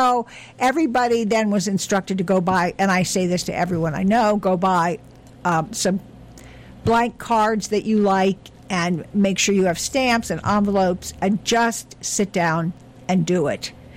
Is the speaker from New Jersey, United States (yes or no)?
yes; New Jersey, United States; I'm from New Jersey, I know.